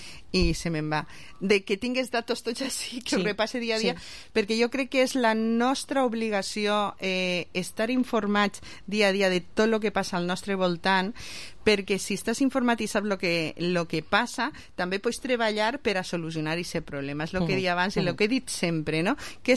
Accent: Vila-real, Valencian Community, Spain; jo encantada de vindre a la ràdio del meu poble, a Ràdio Vila-real.

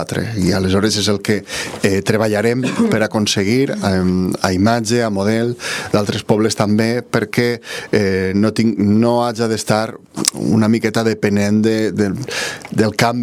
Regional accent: Vila-real, Valencian Community, Spain; És un treball per a Vila-real, per al meu poble

